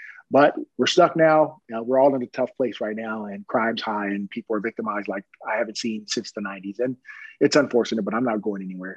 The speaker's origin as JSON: {"language": "English", "town": "Long Beach", "region": "California", "country": "United States", "tie": "born or raised there", "said": "I grew up in Long Beach, but their stories were very interesting."}